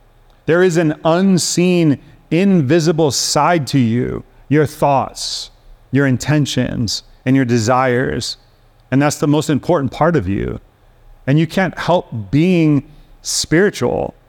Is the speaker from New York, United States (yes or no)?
no; Chicago, Illinois, United States; I grew up in Chicago. I grew up next to a Polish community in Chicago.